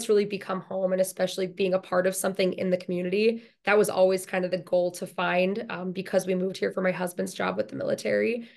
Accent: Minnetonka, Minnesota, United States; I'm not. I'm actually from right outside of the Twin Cities, from Minnetonka, Minnesota.

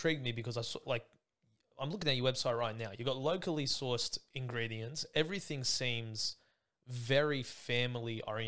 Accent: Greenacre, New South Wales, Australia; also born or lived in Campbelltown; Yeah, I'm a Greenacre boy. Yeah, there you go. We grew up in Campbelltown for a bit as well.

